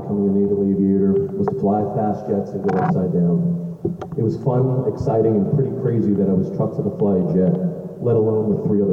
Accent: Brooklyn, New York, United States; Growing up in Brooklyn, we didn't have a lot of Navy going on.

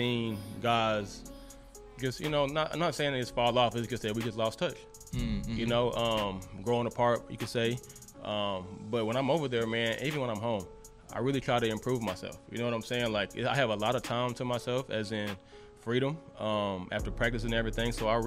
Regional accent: Garland, Texas, United States; I grew up here in Garland, Texas, East Garland to be exact. I went to Rowlett High School.

